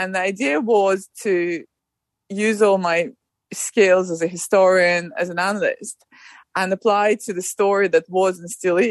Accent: United Kingdom; I'm British

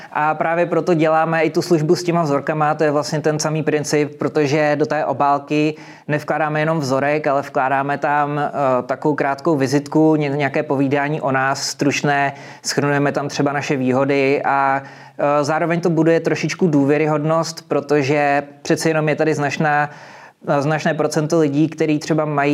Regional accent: Karlovy Vary, Karlovy Vary Region, Czechia; jako my jsme z Karlových Varů

